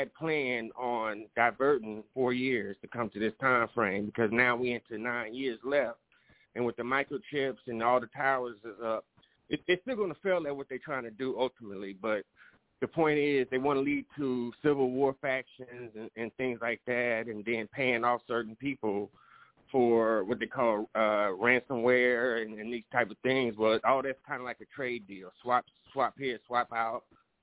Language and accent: English; Champaign, Illinois, United States; because I grew up in Champaign.